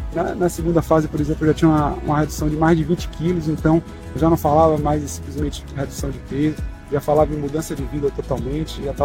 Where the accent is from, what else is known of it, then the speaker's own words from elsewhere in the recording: Salvador, Bahia, Brazil; sou de Salvador, Bahia.